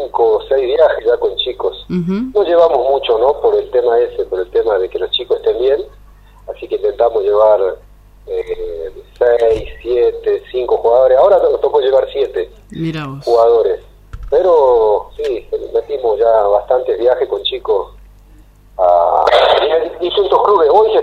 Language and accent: Spanish; Tartagal, Salta, Argentina; yo soy de acá, soy de Tartagal y, bueno, quiero que si tengo que hacer algo, sea de acá, de mi ciudad